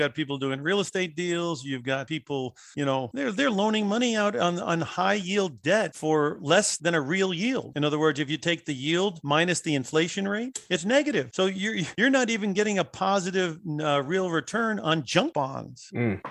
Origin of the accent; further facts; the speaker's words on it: tri-state area, United States; I grew up back east. I went to Boston College. And so I'm basically originally from the tri-state area.